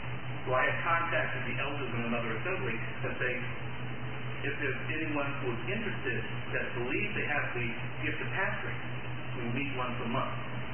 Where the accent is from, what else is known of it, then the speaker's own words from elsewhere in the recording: Bristol, Connecticut, United States; from Bristol, Connecticut.